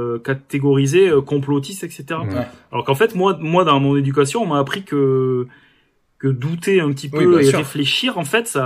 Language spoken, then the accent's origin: French; France; en France, en fait, on est tellement... Enfin, on est français